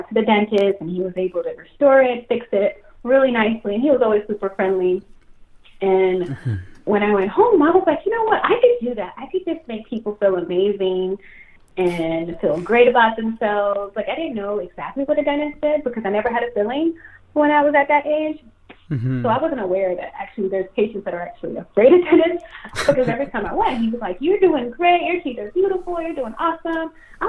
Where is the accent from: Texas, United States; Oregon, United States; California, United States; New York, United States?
New York, United States; Well, I'm originally from New York.